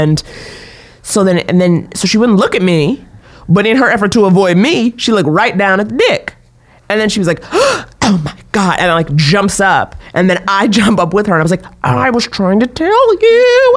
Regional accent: New York, United States; I mean, growing up in New York, there have been a lot of creepy jeepies.

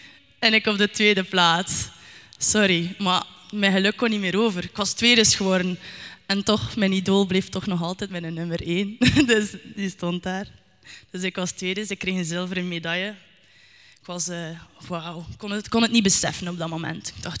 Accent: Aalter, Flanders, Belgium; Als Belg uit de Aalter sta ik hier.

